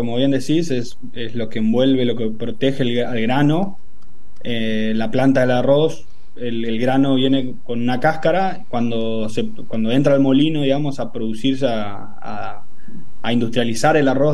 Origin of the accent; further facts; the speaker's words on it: Corrientes, Argentina; Soy de Corrientes, de Corrientes Capital.